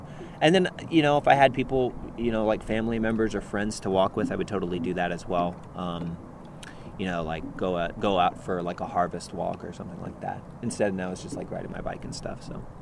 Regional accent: Texas, United States; I grew up in Texas, so unashamed to admit, I knew the … of course I square danced and line danced as well.

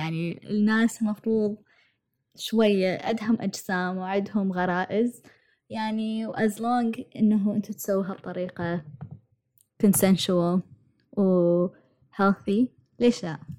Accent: United Arab Emirates; moved away as an adult; now in United States; أنا يعني معظم عمري تربيت بالدول العربية. أنا كبرت بالإمارات، ممكن بعضكم يعرفون هذا الشيء. أنا عشت بالإمارات يعني فترة طويلة من حياتي إلى أن تخرجت من الجامعة، وبعدين إجيت الأمريكا

